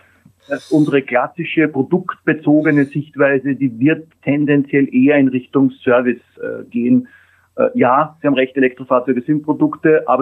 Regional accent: Austria; ich bin Österreicher

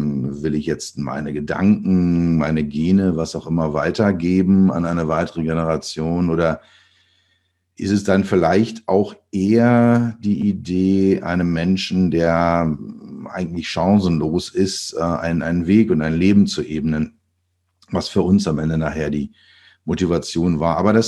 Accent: Berlin, Germany; born there; Ich bin geboren in Berlin. Man hört es immer noch, wenn ich rede. You get the guy out of Berlin, but you never get Berlin out of the guy.

